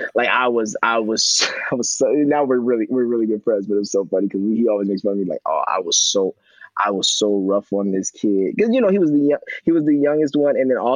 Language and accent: English; Chicago, Illinois, United States; like, I come from Southside Chicago.